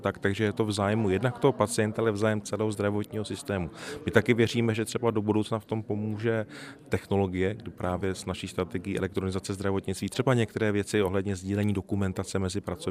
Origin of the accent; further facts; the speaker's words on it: Valašské Meziříčí, Zlín Region, Czechia; já jsem z Valašského Meziříčí třeba